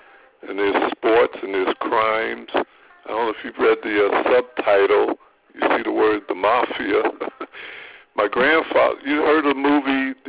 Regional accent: East Orange, New Jersey, United States; now in West Orange, United States; I grew up in East Orange in New Jersey, which is two towns over. I live in West Orange now.

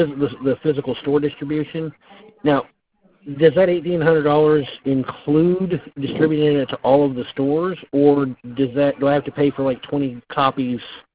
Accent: Midwest, United States; a Midwesterner, so I'm stereotypical.

